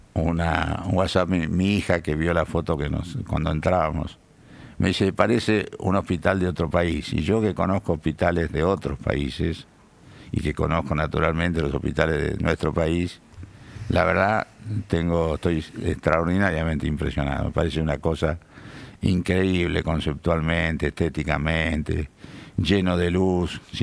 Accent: Argentina; estoy emocionado realmente de como argentino

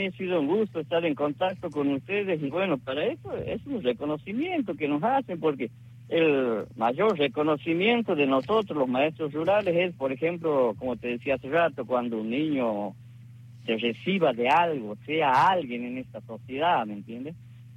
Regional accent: Santiago del Estero, Argentina; first language Quechua; Spanish is a second language; Claro, yo siempre les estoy hablando en quichua algo, porque aquí los mayores hablamos quichua, pero lamentablemente nuestro quichua, nuestra lengua madre se va perdiendo.

